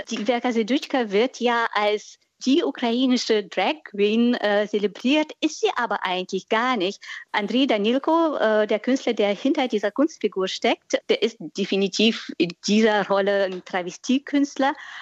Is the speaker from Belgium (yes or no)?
no; Russia; German is a second language; now in Germany; Ich komme selbst aus Russland, man hört das wahrscheinlich.